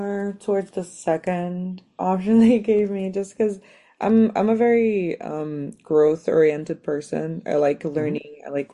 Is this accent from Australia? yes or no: no; Brazil; English is a second language; now in United States; No, I'm actually from Brazil.